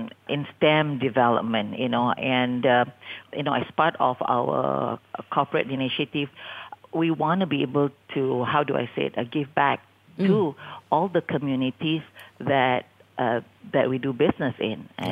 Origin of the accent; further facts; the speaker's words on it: Johor, Malaysia; now in Penang, Malaysia; I'm actually from Johor, but I've been in Penang for 35 years now.